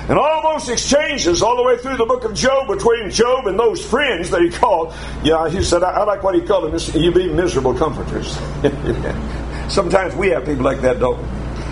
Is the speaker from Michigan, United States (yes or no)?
no; Alabama, United States; When I was a boy growing up in North Alabama, I grew up on a farm. There were 18 farms between our house and that little town Boaz, which is only about 3 or 4 miles away.